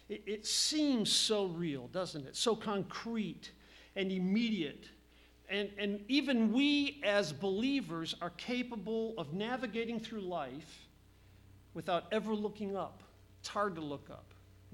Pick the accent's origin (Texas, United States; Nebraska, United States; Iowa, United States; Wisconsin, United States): Nebraska, United States; born there; Same thing with my Cornhuskers. I was born in Nebraska.